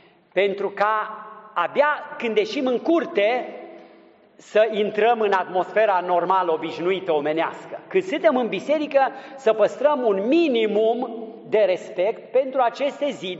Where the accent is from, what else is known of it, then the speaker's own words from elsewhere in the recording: Transylvania, Romania; now in Vienna, Austria; Cum era și în satul meu natal, în Ardeal, și cum e în multe situații